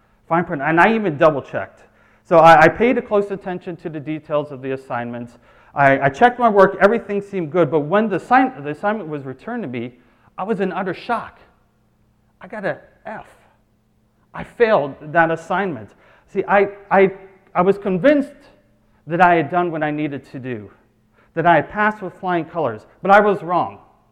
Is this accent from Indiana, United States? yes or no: no; Maryland, United States; I grew up just outside Washington, D.C. in Montgomery County, and there are a few Browns.